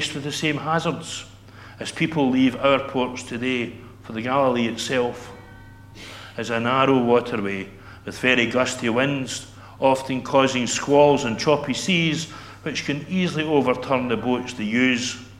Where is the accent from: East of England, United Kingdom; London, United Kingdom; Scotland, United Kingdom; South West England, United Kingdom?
Scotland, United Kingdom; Rothesay; now in Aberdeenshire, United Kingdom; I come from Rothesay in the island of Bute, where I had lived for 52 years up until the end of last October, until my wife and I moved to Aberdeenshire.